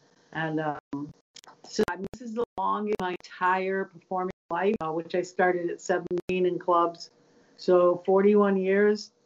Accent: East Coast, United States; growing up in the East Coast, there's music, but the music scene here, I mean, it's just unparalleled, especially back then.

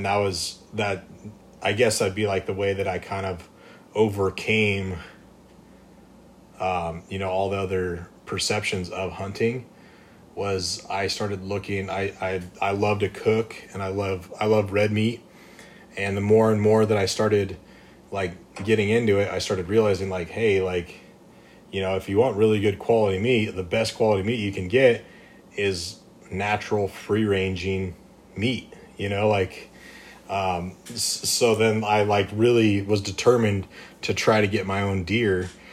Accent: California, United States; Because I grew up here in California. So, like, what you're talking about, how, like, it's, like, almost frowned upon. That's the whole mentality that I grew up around.

